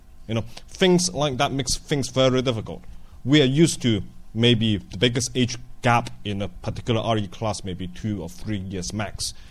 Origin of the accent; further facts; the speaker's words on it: Edinburgh, Scotland, United Kingdom; I come from Edinburgh.